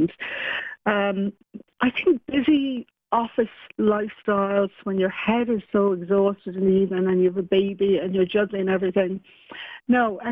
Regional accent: Dublin, Leinster, Ireland; I grew up in the Phoenix Park, so I guess I was lucky. We live in a lodge there

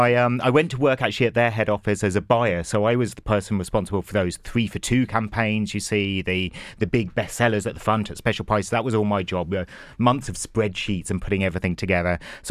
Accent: England, United Kingdom; moved away as an adult; So I grew up in England

